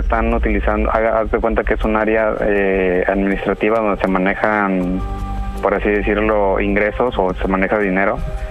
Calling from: Chiapas, Mexico; de Chiapas.

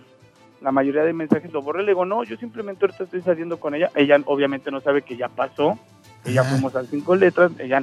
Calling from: Iztapalapa, Mexico City, Mexico; De Iztapalapa.

